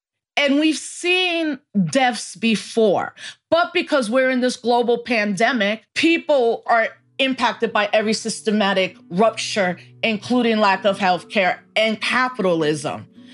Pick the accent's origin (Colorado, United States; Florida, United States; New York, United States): New York, United States; New York City; born there; I was born in the Bronx while the Bronx was burning. I had to go to college to even understand why we as Puerto Ricans were American citizens.